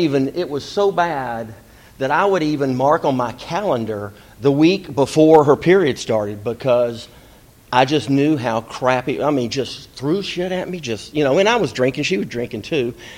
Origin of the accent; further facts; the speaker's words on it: Atlanta, Georgia, United States; I'm an alcoholic. I'm from Atlanta, Georgia.